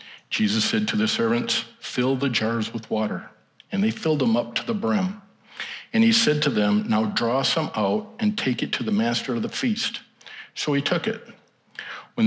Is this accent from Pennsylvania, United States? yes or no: no; Michigan, United States; also born or lived in Pontiac / Benton Harbor / Kansas; I am originally from Ottawa County, grew up here, graduated from Allendale High School, but I've been gone for 35 years.